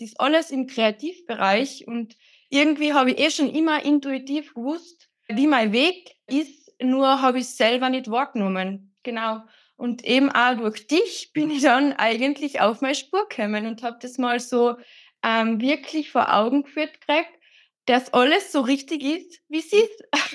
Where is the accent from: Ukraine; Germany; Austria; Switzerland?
Austria; Ich komme aus Österreich, wie man vielleicht hört.